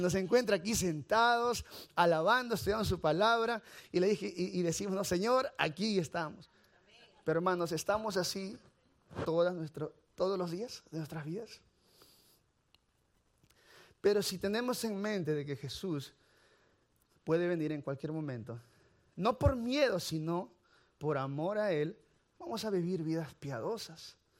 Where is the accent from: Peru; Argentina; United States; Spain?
Peru; Ahora, no es mi excusa, porque yo soy peruano, ¿no? De todas maneras, yo nací en Perú